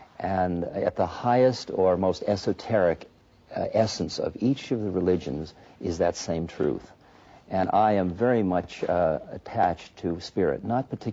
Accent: Boston, Massachusetts, United States; And I grew up in the United States, in Boston.

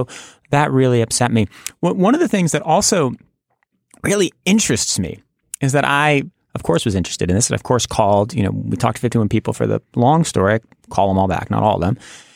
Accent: United States; And I resent that as a member of the media, and I resent that as an American

